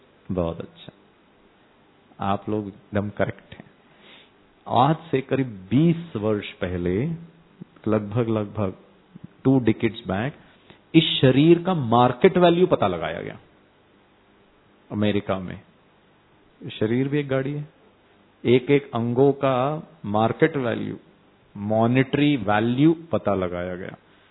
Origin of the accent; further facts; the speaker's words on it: North India, India; also born or lived in Kerala; मैं भी केरला से ही हूं, हाँ मैं केरला का रहने वाला हूं, लेकिन मेरा जन्म और मैंने पढ़ाई सब नॉर्थ इंडिया में की है।